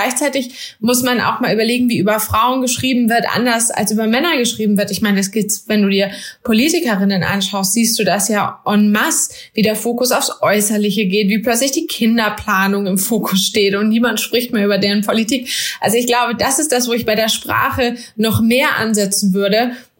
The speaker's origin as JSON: {"language": "German", "country": "Germany", "tie": "born there", "said": "Ich bin weiß, ich komme aus einem zumindest Halb-Akademiker-Haushalt. Ich bin in Deutschland geboren."}